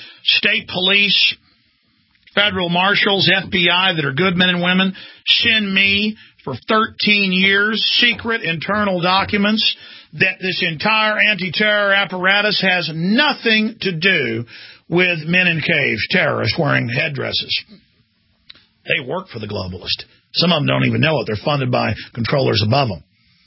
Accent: United States; I'm an American. I'm a constitutionalist. This is my country.

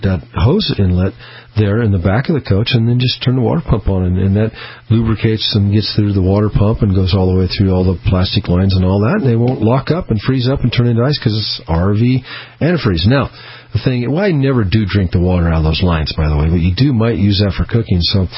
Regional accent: Peoria, Illinois, United States; born there; I was born in Peoria, Illinois

